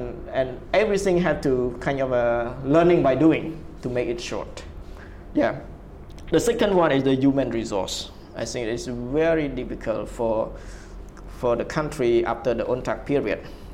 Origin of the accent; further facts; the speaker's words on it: Cambodia; I grew up in the Khmer Rouge. I grew up all the way in the 80s